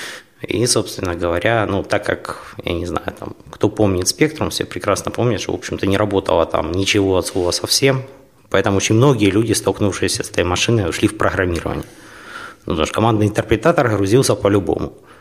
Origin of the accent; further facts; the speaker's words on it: Horlivka, Donetsk Oblast, Ukraine; А, сам я из Горловки.